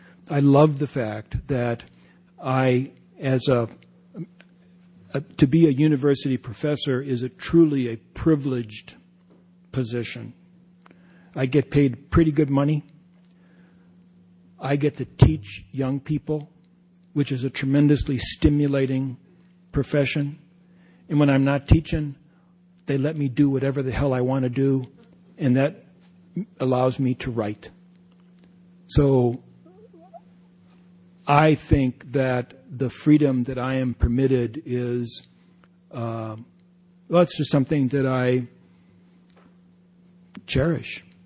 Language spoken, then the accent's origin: English; United States